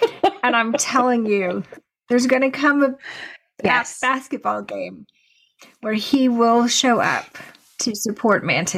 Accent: Brandon, Florida, United States; You and I, growing up in Brandon, Florida, knew a lot about wrestling.

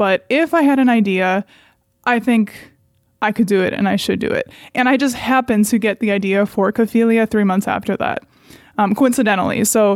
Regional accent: Cleveland, Ohio, United States; first language Serbian; English is a second language; I grew up in Cleveland, actually. My parents are from Serbia. They moved here like decades ago, of course, and I was born here. So I've always had that like European heart and soul to me. Serbian was my first language.

